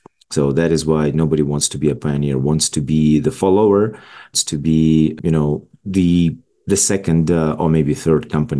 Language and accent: English; Belarus; now in Canada; I moved to Canada from Belarus around 15 years ago